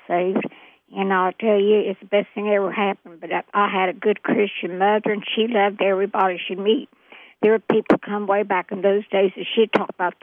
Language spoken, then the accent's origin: English; Peebles, Ohio, United States; from Peebles, Ohio, and my mother was